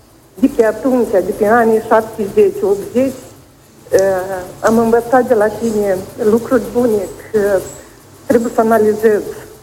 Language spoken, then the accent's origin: Romanian; Căinari, Căușeni District, Moldova; now in Chișinău, Moldova; De Paște nu sunt de la Căinari